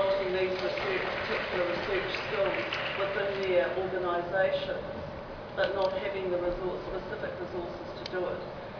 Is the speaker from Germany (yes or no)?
no; New Zealand; I'm from New Zealand.